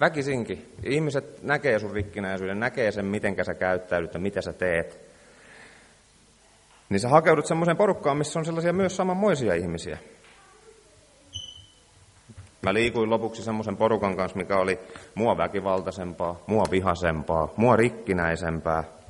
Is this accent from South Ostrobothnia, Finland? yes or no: yes; Seinäjoki, South Ostrobothnia, Finland; Seinäjoelta, 30 vuotta. Ja mä oon lähtöisin semmoisesta perheestä, missä ei ole minkäänmoista hengellistä kasvatusta.